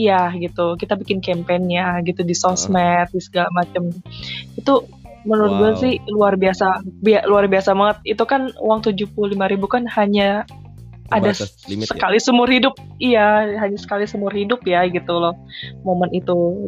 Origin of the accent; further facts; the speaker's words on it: Jakarta, Indonesia; kita orang Jakarta maunya KPR-an dong ya gitu kan.